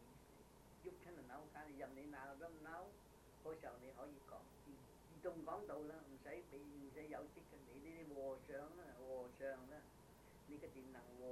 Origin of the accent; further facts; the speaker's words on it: China; 所以我哋中國人講天生天養，條草都有得生，點解人冇得生？